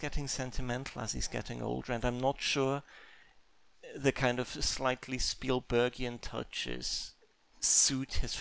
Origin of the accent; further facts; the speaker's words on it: United Kingdom; we are British, we have a stiff upper lip